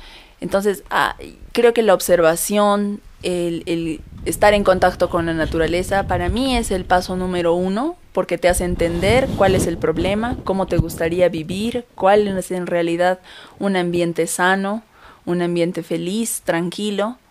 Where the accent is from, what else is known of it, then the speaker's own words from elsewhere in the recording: Cusco, Peru; vengo del Cusco, de la capital del Imperio Incaico, tener en mi sangre, ser mestiza, tener mis 2 chapitas rojas aquí en mi cara, lucir súper andina